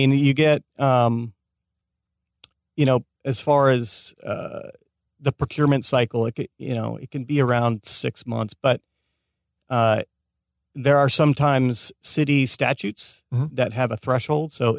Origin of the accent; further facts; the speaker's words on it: Escondido, California, United States; now in Los Angeles, United States; I was born and raised in San Diego.